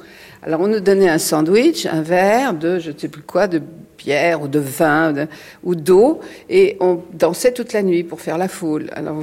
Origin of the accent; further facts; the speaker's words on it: Normandy, France; moved away as an adult; also born or lived in Brittany; now in Paris, France; Je suis née en Bretagne, je suis tout à fait française, en Bretagne, élevée en Normandie, et je suis venue à Paris tout de suite après la guerre, à la fin de, après la libération en 1944.